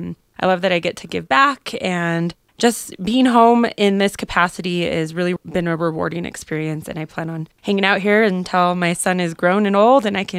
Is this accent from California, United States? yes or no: no; Alamosa, Colorado, United States; So I was born and raised in Alamosa. I graduated from Center High School about 10 years ago